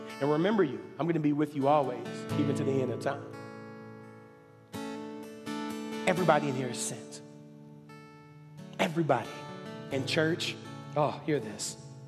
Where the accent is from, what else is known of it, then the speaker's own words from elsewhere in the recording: the South, United States; I'm from the South, right?